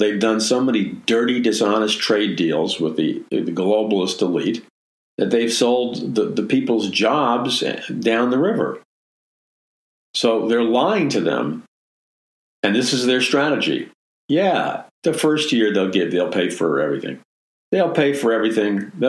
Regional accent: Queens, New York, United States; Old expression my father taught me growing up in Jackson Heights, Queens. Big New York expression.

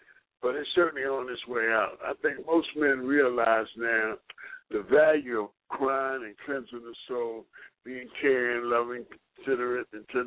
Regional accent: Baltimore, Maryland, United States; Growing up in Baltimore and being hanging around the crowds that I hung around, I had to, even though I knew I was a marshmallow, I had to project this thing of toughness

